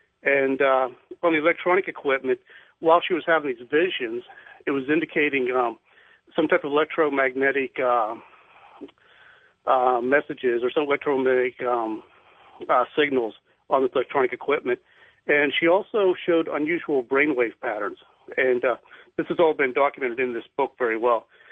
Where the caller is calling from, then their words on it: Fountain Inn, South Carolina, United States; I'm calling from Fountain Inn, South Carolina.